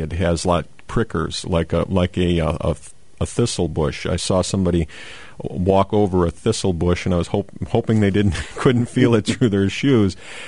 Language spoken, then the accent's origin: English; United States; I just as an American, I'm offended by it.